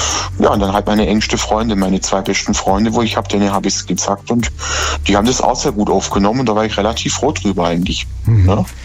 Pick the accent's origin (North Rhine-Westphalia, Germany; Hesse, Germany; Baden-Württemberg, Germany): Baden-Württemberg, Germany; Heidenheim an der Brenz; Aus Heidenheim an der Brenz.